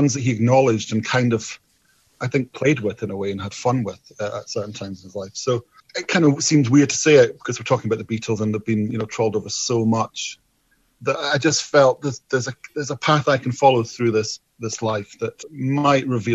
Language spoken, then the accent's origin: English; Scotland, United Kingdom; And being Scottish, I think there was that sort of connection. You know, we lived up in the Highlands at that time in my life.